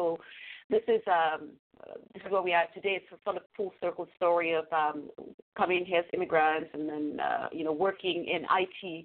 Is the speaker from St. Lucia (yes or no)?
yes; St. Lucia; No, I'm not from Europe. I'm from St. Lucia, which is an island in the Caribbean.